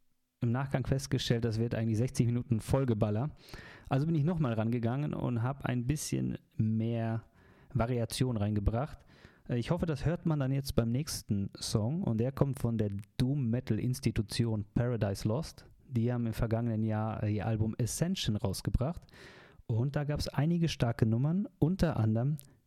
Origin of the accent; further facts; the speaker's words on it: Poland; aus meinem Heimatland Polen